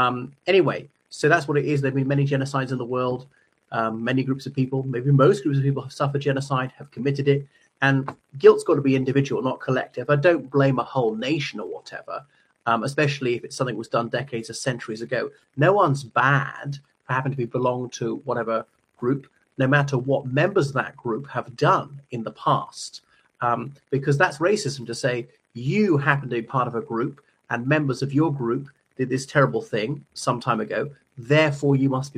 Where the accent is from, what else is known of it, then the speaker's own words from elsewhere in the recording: Ireland; o everyone … from Ireland.